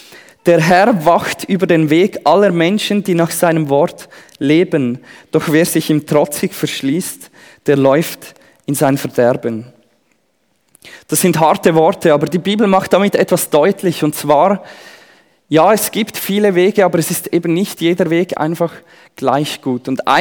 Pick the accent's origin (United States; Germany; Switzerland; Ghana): Switzerland; bei uns in der Schweiz